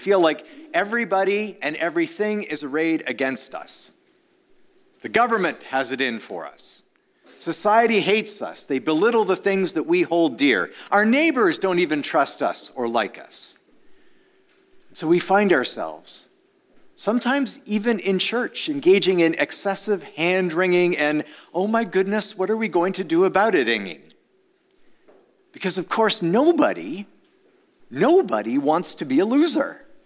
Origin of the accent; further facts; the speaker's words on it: Canada; now in United States; I grew up in Canada, which is probably why I got sent back there. Even after 19 years of foreign mission service here in the United States of America.